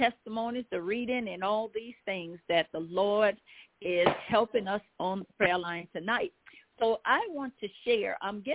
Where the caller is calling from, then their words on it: Baton Rouge, Louisiana, United States; I'm calling from Baton Rouge, Louisiana.